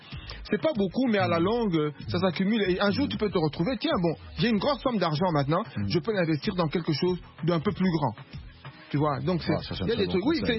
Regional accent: Lubumbashi, Haut-Katanga, DR Congo; Non, mais j'ai grandi à Lubumbashi.

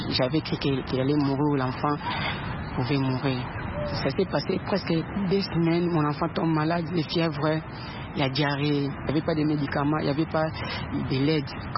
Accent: Kinshasa, DR Congo; moved away as an adult

